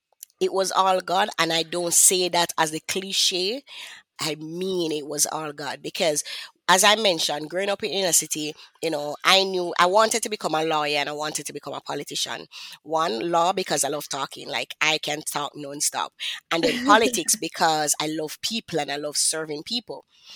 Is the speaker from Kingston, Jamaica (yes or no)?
yes; Kingston, Jamaica; Well, I am from Kingston, Jamaica. So I probably speak a little faster than the average folk. But yes, I'm from Kingston, Jamaica.